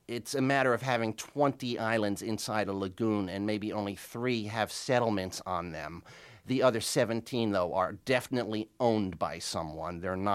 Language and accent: English; United States; Yes, I'm an American, and I felt no conflict at all.